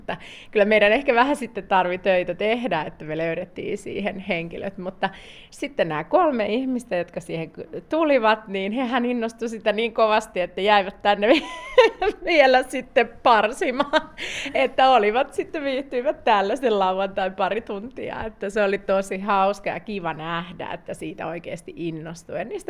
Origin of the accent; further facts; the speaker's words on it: South Ostrobothnia, Finland; meillä Etelä-Pohjalaisilla ja Pohjalaisillakin